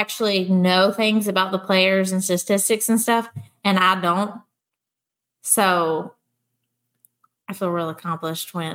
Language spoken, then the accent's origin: English; Alabama, United States; I grew up in Alabama. It's SEC football all the time.